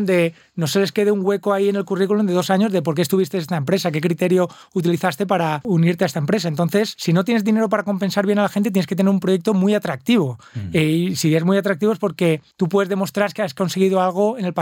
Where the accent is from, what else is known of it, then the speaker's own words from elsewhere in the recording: Muro de Alcoy, Valencian Community, Spain; había gente de mi pueblo, imagínate en Muro de Alcoy, en el interior de Alicante